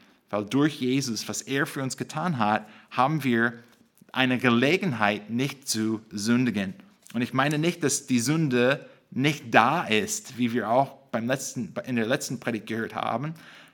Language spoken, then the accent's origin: German; United States; German is a second language; für mich als Amerikaner